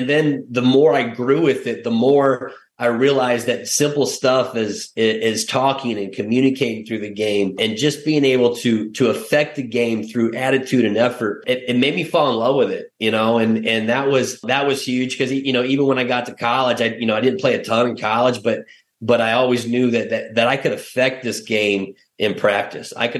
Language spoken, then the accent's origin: English; Kansas City, United States; also born or lived in Iowa; So I grew up, I'm a Midwest boy. I grew up in Kansas City. I was born in Iowa. So I, you know, kind of actually on a farm, to be honest with you.